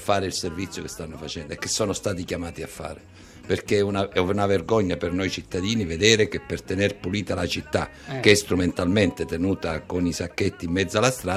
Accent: Calabria, Italy; born there; moved away as an adult; now in Naples, Italy; Io sono nato in Calabria, sono venuto in questa città per studiare quando non c'erano le università al sud, e ci siamo con la famiglia, ci siamo innamorati di questa bellissima città, era il 63, e siamo rimasti qua.

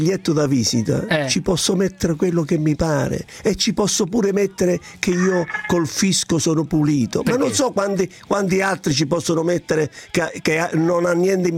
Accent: Abruzzo, Italy; Io sono un abruzzese vera. Verace.

